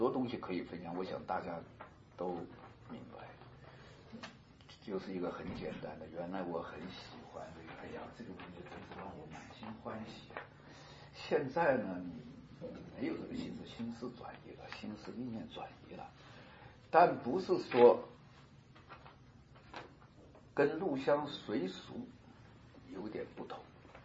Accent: China; 你看我们中国人听到成圣嘛，就想说圣人呢，很有意思。

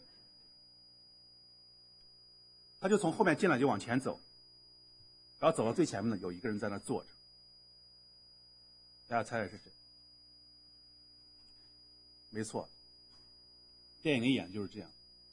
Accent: China; 我们从大陆来的，我不知道台湾有没有讲这个。从大陆来，你肯定知道这句话

